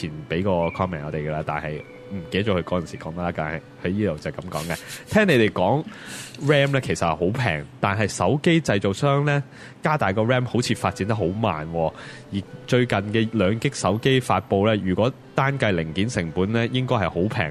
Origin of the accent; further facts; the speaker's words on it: United States; 我是美国的